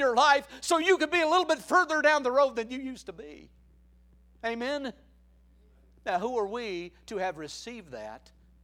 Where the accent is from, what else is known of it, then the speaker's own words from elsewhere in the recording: Connersville, Indiana, United States; When I was growing up in Connersville, out in the country, I used to have a comic book collection.